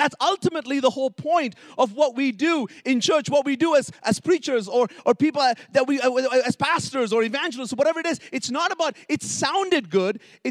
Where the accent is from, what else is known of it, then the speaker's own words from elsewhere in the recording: Bahrain; So I grew up in the Middle East. My parents are originally from South India, but I was born and raised in a Middle Eastern country called Bahrain, and grew up in the church